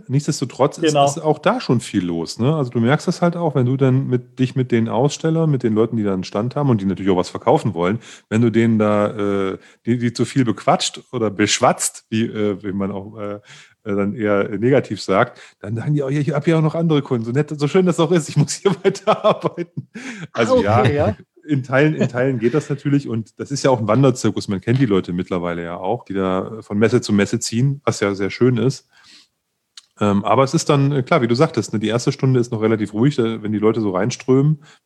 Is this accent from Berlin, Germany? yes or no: no; Leipzig, Saxony, Germany; Als Leipziger sozusagen da eine Möglichkeit hinzufahren.